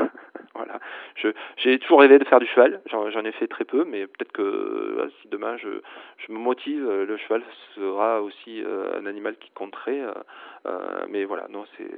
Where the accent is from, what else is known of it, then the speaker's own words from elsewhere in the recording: Marvejols, Occitanie, France; born there; Oui, je suis né en Lozère, et d'ailleurs le 18 mai 65, figurez-vous qu'il neigeait à Marvejols, donc je suis un pur produit lozérien et très fier de l'être.